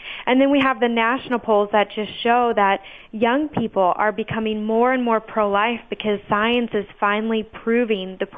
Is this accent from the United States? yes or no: yes; Indiana, United States; moved away as an adult; now in Chicago, United States; I grew up in Indiana and moved to Chicago later after when I went to college.